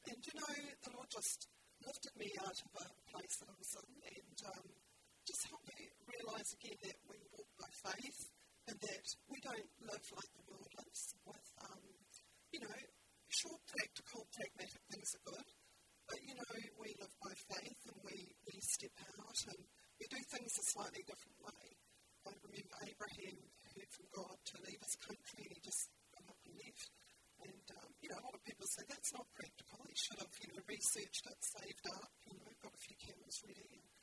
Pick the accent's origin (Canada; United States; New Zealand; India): New Zealand; I'm from New Zealand. I've been here for 2 years and 7 months.